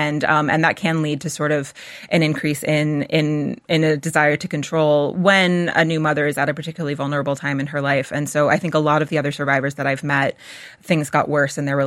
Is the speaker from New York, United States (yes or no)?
no; New Hampshire, United States; moved away as an adult; now in Ireland; Yeah, my accent always gives me away. So I grew up in New Hampshire, just north of Boston, and I came to the Aran Islands when I was 24 to work on my first book.